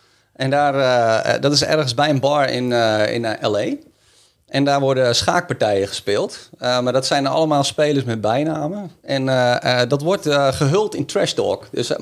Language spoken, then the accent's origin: Dutch; Voorthuizen, Gelderland, Netherlands; Ik ben geboren en getogen in Voorthuizen op de Veluwe.